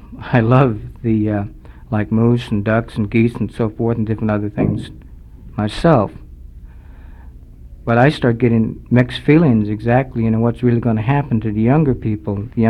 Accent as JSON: {"language": "English", "town": "Fort Yukon", "region": "Alaska", "country": "United States", "tie": "born or raised there", "said": "I was born and raised in Fort Yukon, and I did go to school at Mount Edgecombe."}